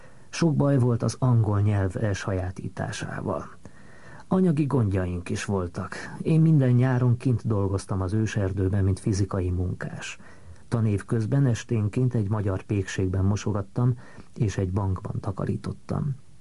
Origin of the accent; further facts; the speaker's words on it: Budapest, Hungary; moved away as an adult; Budapesten születtem 1935-ben. Óbudán jártam elemi iskolába.